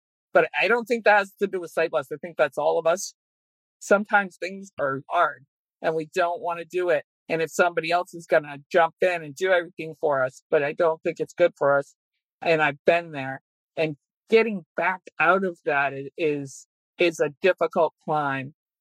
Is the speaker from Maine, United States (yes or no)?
yes; Auburn, Maine, United States; I'm from Auburn, Maine, way up north.